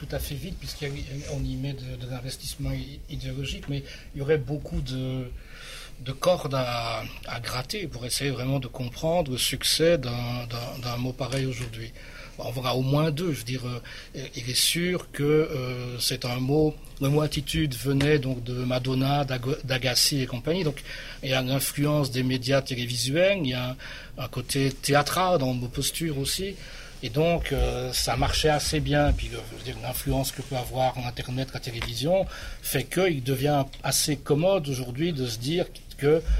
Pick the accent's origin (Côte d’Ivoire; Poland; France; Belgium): Belgium; je suis belge, donc je sais que chez moi, effectivement, il y avait une statue sur la cheminée